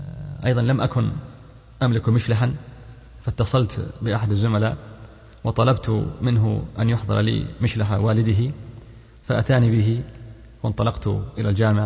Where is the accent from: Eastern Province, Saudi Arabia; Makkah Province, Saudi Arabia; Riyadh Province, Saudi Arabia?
Eastern Province, Saudi Arabia; Khobar; من مواليد الخبر في ذي الحجة عام 1379 للهجرة. درست جميع المراحل التعليمية في الخبر الابتدائية والمتوسطة والثانوية